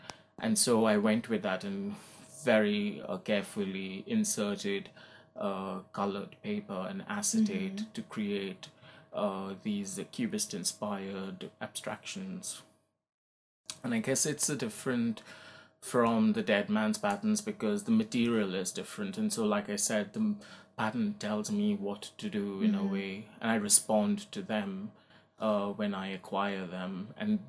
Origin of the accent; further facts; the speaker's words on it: India; because I come from India and it's the first time my work's going to be shown in my home country on such a grand scale.